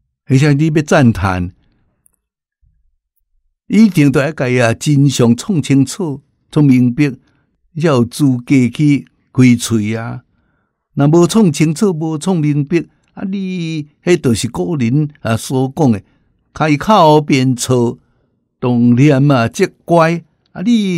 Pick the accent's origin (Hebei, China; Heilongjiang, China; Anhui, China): Anhui, China; 听到我的口音是安徽人